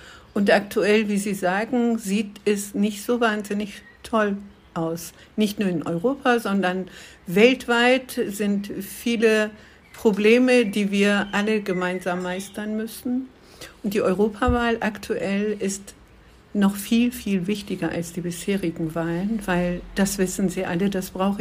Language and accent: German; Turkey; ich stamme ursprünglich aus der Türkei, bin kurdischer Abstammung.